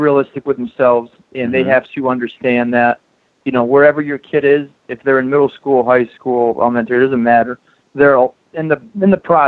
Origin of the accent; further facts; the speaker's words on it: New York, United States; I grew up in Western New York, Rochester, Buffalo area.